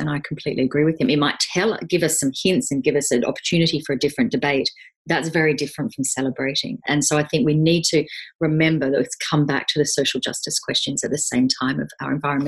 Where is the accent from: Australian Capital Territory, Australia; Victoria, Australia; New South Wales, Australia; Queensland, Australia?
Australian Capital Territory, Australia; Canberra; So I grew up in Australia, in the capital city, Canberra, which is called, the nickname is the bush capital. There's hills everywhere.